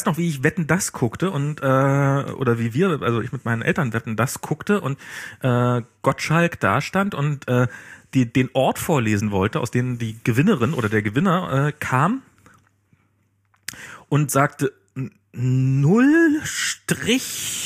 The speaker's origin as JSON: {"language": "German", "region": "East Germany", "country": "Germany", "said": "und als Ossi hast du daneben gesessen und hast dir gedacht, also der Straßenname hat sich geändert"}